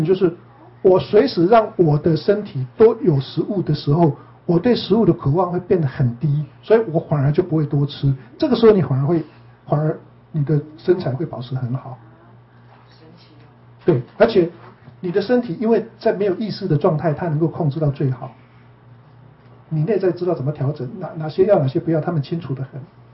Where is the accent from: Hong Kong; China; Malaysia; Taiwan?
Taiwan; Yilan County; 我是宜兰人啊，我们以前在台湾啊，没有哪一天晚上不吃宵夜的啦